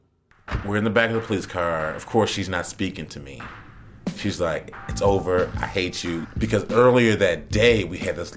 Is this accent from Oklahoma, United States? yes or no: no; Chicago, Illinois, United States; I'm not from New York. I'm from Chicago.